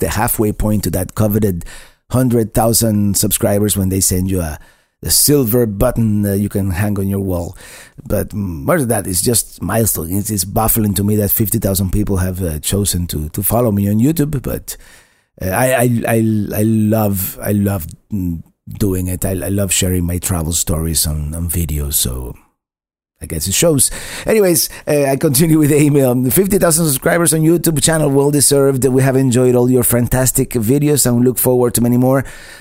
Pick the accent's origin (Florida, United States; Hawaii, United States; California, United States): Florida, United States; I'm from Florida, so I have no concept of winter